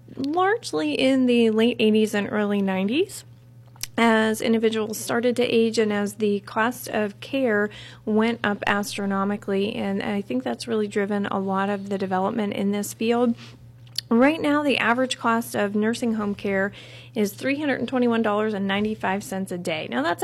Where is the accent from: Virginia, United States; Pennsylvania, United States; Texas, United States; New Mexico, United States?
Pennsylvania, United States; Renfrew; I grew up in Renfrew, went to Butler High School, and I've been practicing here in the Butler area for the last 6 years.